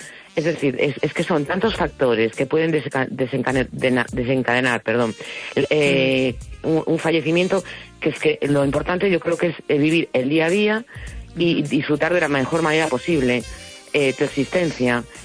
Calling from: A Coruña, Galicia, Spain; de La Coruña.

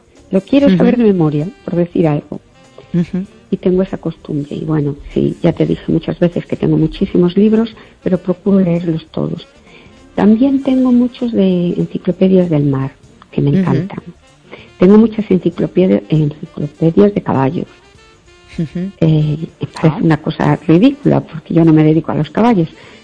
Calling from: Perlío, Galicia, Spain; de Perlío

